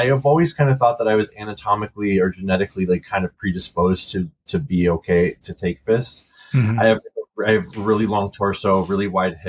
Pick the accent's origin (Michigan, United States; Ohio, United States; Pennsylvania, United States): Michigan, United States; Detroit; And I grew up in Detroit.